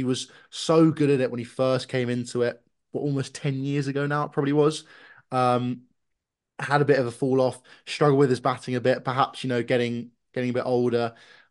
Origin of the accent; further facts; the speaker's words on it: England, United Kingdom; And I think in particular for me as an English fan, Phil Salt has been great at the top of the order